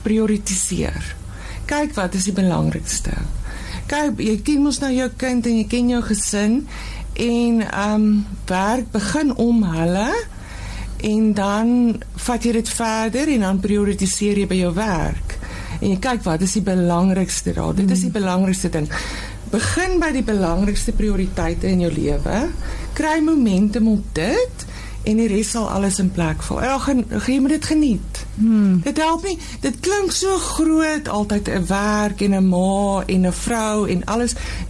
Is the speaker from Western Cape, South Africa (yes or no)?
no; Free State, South Africa; moved away as an adult; Ek kom van die Vrye Staat af, ek is daar gebore, en ek het daar groot geword, en na school het ek die wereld ingevaar